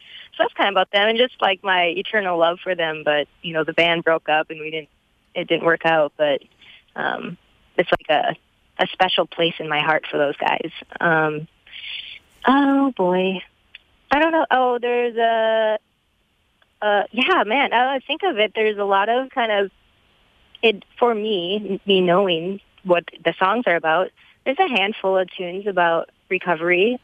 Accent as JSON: {"language": "English", "region": "Minnesota", "country": "United States", "said": "Good thing I'm a Minnesotan."}